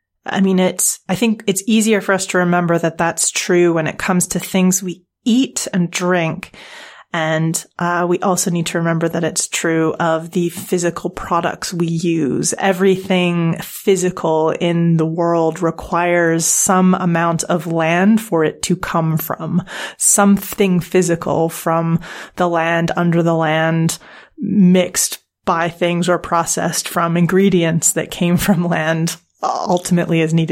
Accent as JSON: {"language": "English", "country": "Canada", "moved": "yes", "lives_now": "United Kingdom", "said": "I'm originally from Canada. I live in the UK now, and I'm originally from Canada."}